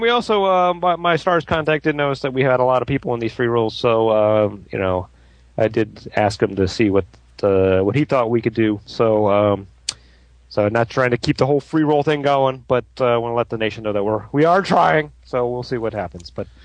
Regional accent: Columbus, Ohio, United States; I grew up in Columbus, Ohio.

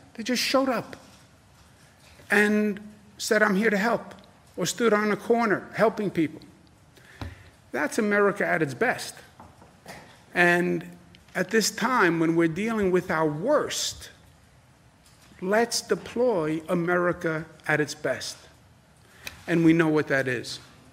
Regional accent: New York, United States; Well, I'm a New Yorker.

